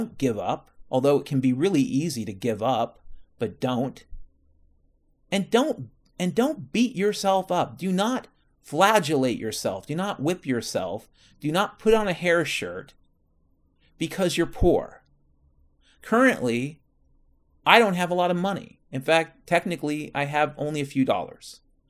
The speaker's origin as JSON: {"language": "English", "region": "Washington", "country": "United States", "tie": "born or raised there", "said": "I can tell you definitively, and I grew up in Washington State, so I feel like I have a right to say this."}